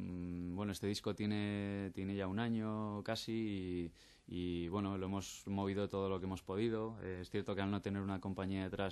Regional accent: Madrid, Community of Madrid, Spain; Y bueno, Zola también es de Madrid, es de Villaverde, pero vamos, que somos de Madrid de toda la vida

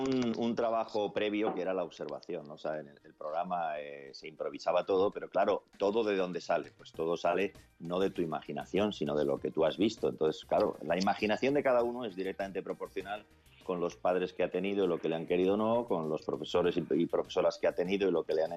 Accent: Spain; moved away as an adult; now in United States; porque soy español, porque todo lo que soy se lo debo a España

